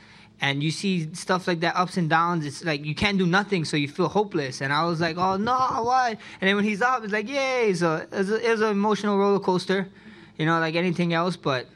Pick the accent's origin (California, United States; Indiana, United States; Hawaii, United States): Hawaii, United States; Us Hawaiians, I'm Hawaiian Samoan, I love to eat.